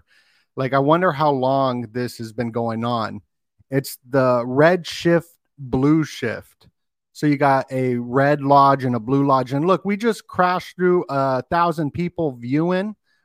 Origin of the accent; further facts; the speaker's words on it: Las Vegas, Nevada, United States; And I grew up in Vegas.